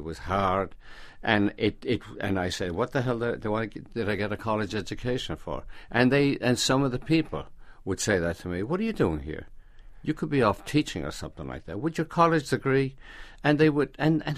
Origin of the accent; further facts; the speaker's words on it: Ireland; And then, no, I'm Irish.